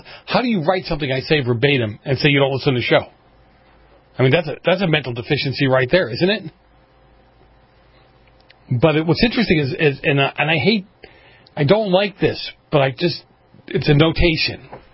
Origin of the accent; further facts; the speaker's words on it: Boston, Massachusetts, United States; And I'm sure where I grew up, in the area that I grew up in Boston, I probably had a majority of the same issues that I had in black communities. It was a very, very poor community.